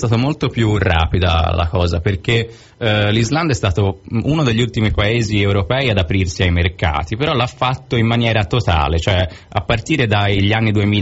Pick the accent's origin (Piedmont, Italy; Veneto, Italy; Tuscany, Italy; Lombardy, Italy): Tuscany, Italy; Florence; Ora io sono di Firenze, insomma, ho detto, non sono poi così diversi.